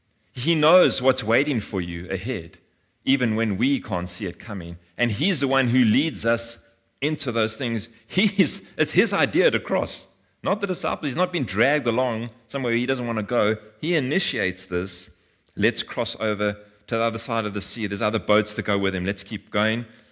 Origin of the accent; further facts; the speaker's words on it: Johannesburg, Gauteng, South Africa; I'm from Joburg. I don't know much about sailing and boats